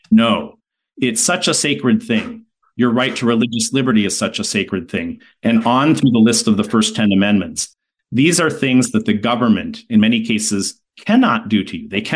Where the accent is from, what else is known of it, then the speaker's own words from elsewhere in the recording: Midwest, United States; I grew up in the Midwest.